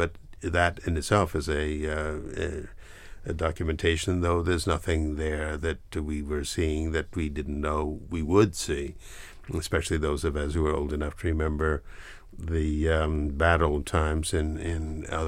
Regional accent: United States; You know, I as an American, I've got a visual response to the tune.

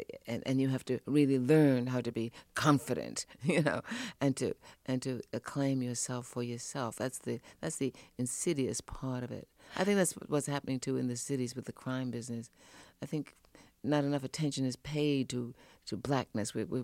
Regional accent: Harlem, New York, United States; we lived in a very rich community and Harlem, you know, I grew up in Harlem.

